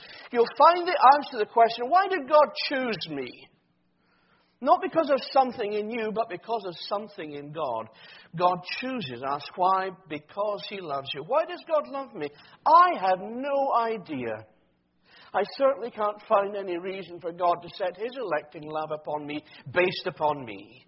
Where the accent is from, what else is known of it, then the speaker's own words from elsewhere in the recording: Scotland, United Kingdom; My accent gives it away straight away. And we should be humble about these things, not like proud Scots who are only too willing to believe